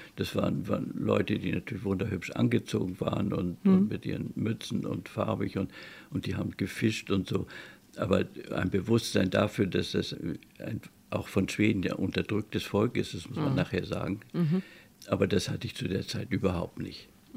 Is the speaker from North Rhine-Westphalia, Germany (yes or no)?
no; Hamburg, Germany; born there; Nee, ich bin im Mai 39 in Hamburg geboren.